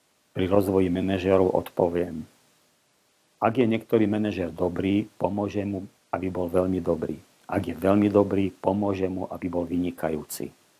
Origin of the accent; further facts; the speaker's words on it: Bratislava, Bratislava Region, Slovakia; som z Bratislavy, pracujem v Bratislave aj v Českej republike, hlavne v Prahe.